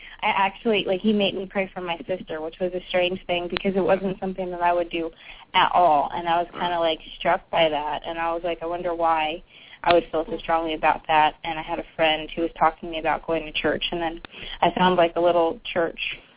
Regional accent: California, United States; now in Maryland, United States; All my family, I grew up there, I lived there all my life, and all my family and friends were there, and then I moved to Maryland, and I knew no one except for my husband

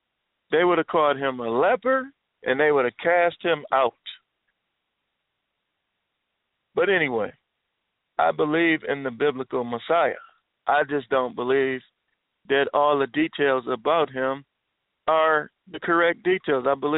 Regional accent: Milwaukee, Wisconsin, United States; I grew up in Milwaukee, Wisconsin. I grew up on the Northwest Side. I keep my roots kind of close to the chest.

